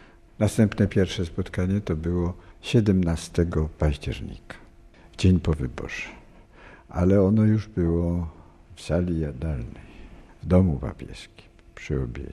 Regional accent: Naples, Campania, Italy; Jesteśmy z Neapolu.

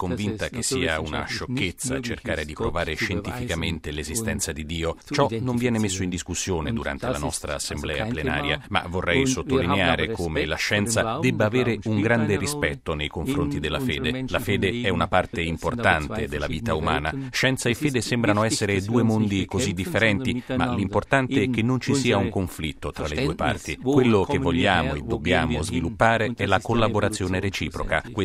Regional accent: Switzerland; Io sono uno svizzero di fede protestante

